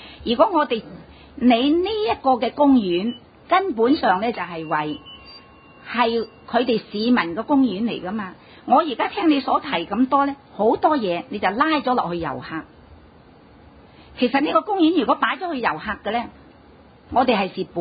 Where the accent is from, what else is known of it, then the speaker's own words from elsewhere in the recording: China; 喺今时今日，我哋要搞好呢、这个外国人都啲眼光都望住我哋中国人嘅龙舟